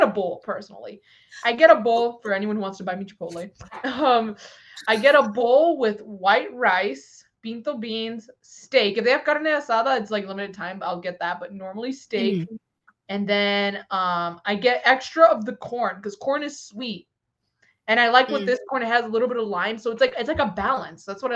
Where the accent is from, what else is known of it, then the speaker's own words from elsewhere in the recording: United States; for being an American in the United States